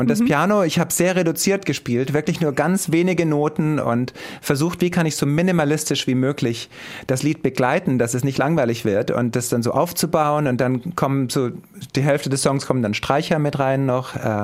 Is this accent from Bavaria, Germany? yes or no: yes; Günding, Bavaria, Germany; Das hieß Günding, das Dorf.